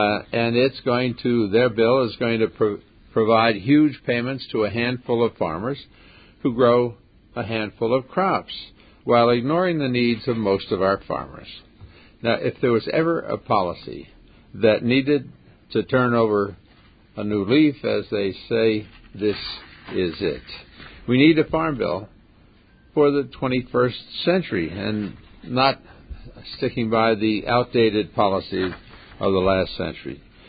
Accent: New Jersey, United States; I remind you that I come from the Garden State, that while it's sometimes forgotten that New Jersey does have a farm population

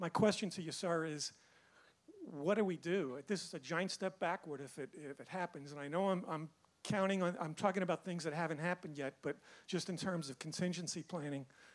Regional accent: Cannon Falls, Minnesota, United States; from Cannon Falls Township.

